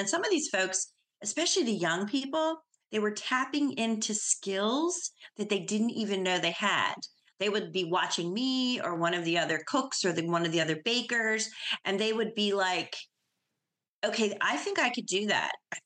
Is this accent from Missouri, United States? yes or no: no; Maryland, United States; And we're from Maryland, so we use crab meat too.